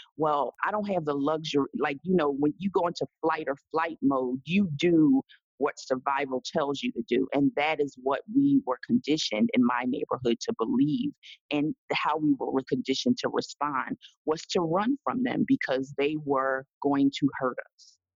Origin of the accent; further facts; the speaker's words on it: Philadelphia, Pennsylvania, United States; Like I said, I'm born and raised in Philly, but particularly South Philadelphia, which was a very interesting place to grow up in the 70s and 80s.